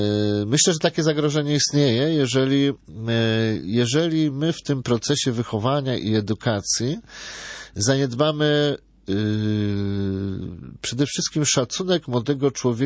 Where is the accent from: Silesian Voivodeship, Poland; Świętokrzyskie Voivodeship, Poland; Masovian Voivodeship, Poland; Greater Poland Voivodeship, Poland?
Masovian Voivodeship, Poland; Płock; Tak się zdarzyło, że wychowałem się na Mazowszu, w mieście Płocku